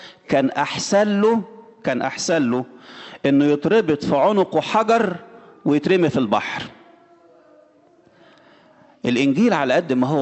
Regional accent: Egypt; في مصر عندنا واحد عملها وعاملين له دير حلو قوي اسمه سمعان الايه الخراز

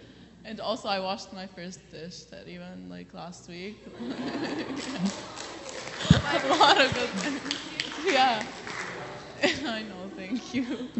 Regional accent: Oakville, Ontario, Canada; I'm from Oakville. I go to U Ottawa for health sciences.

